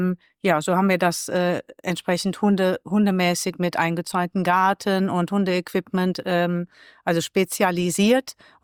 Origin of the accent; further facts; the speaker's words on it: Cologne, North Rhine-Westphalia, Germany; born there; now in Rech, Germany; Ich lebe hier in Rech seit 7 Jahren, bin aber gebürtige Kölnerin